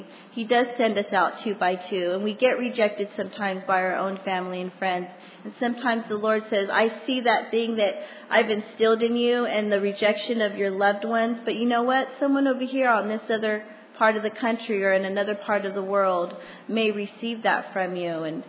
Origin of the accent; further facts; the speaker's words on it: United States; now in Australia; I'm from America, actually. Mexican, born in America, living in Australia, and a citizen of heaven.